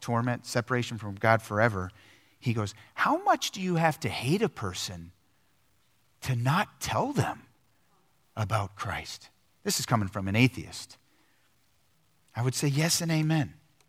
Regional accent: East Coast, United States; I come from the East Coast. I don't care about your private life. I want to know about it. Right? It's loud, proud, in your face. That's East Coast mentality.

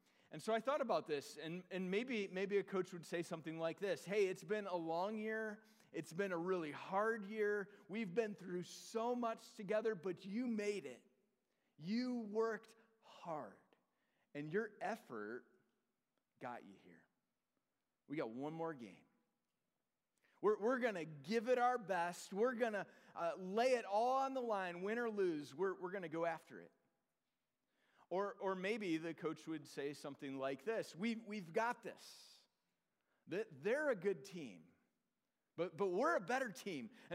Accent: Illinois, United States; I grew up in Northern Illinois. I've been a Bears fan since I was 3.

